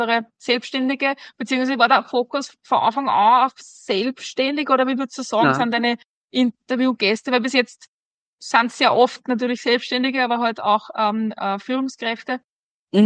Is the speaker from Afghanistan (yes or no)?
no; Nasswald, Lower Austria, Austria; bei uns in meiner Heimatgemeinde, wo ich herkomme, das ist Nasswald, ist ein berühmter Bergsteiger geboren, der Konrad Kain.